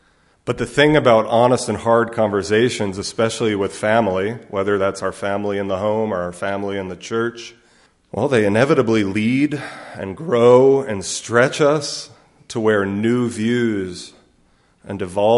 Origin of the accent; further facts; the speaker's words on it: Charlottesville, Virginia, United States; the downtown library in my hometown of Charlottesville.